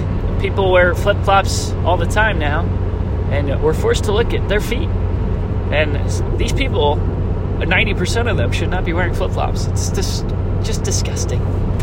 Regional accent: Lancaster, Pennsylvania, United States; now in Glen Rock, United States; I'm from Lancaster, PA. My hometown's a great town. I'd live there again if I could. And someday I want to.

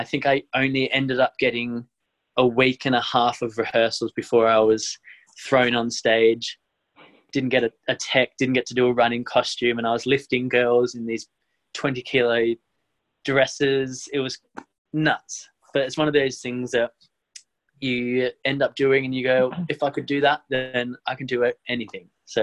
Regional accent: Tasmania, Australia; now in Melbourne, Australia; when I moved to Melbourne from Tasmania, where I grew up, I couldn't afford to, we didn't have a lot of money

